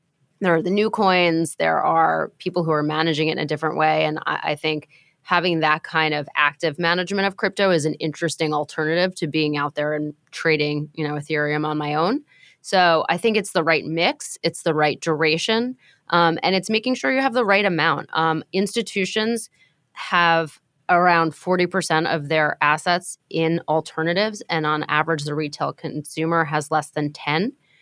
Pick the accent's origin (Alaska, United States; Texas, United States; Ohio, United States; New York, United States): New York, United States; It's actually, I'm a New Yorker, and I'm a lifelong renter